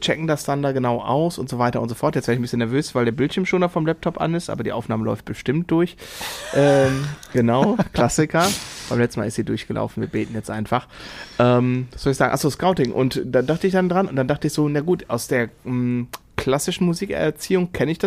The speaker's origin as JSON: {"language": "German", "town": "Dortmund", "region": "North Rhine-Westphalia", "country": "Germany", "said": "ich komme aus Dortmund und in dem Vorort, wo ich wohne, da ist das Trainingslager vom BVB."}